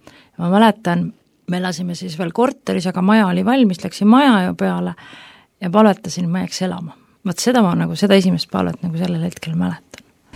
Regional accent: Kilingi-Nõmme, Pärnu County, Estonia; Mina olen Pärnumaalt Kilingi-Nõmmest pärit ja Kilingi-Nõmme vabakoguduses. Lapsepõlv on mul mõeldunud samamoodi Kilingi-Nõmmes metsade vahel kasvades ja vanemate kodu on ka mul seal praeguseni.

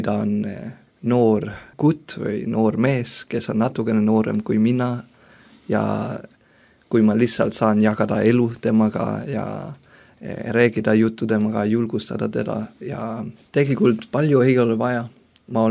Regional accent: Denmark; olen üles kasvanud Taanis väga heas perekonnas ja me oleme olnud baptisti koguduses, aga usk sai isiklikuks mulle siis, kui ma olin 15 aastat.

